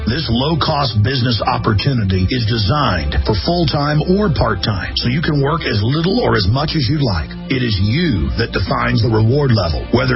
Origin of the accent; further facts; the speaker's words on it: Dallas, Texas, United States; They're literal zombies where I grew up in Dallas